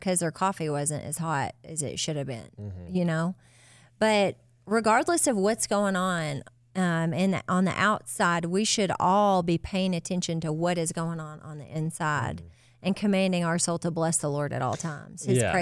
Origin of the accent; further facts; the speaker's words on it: United States; born there; I was born in America.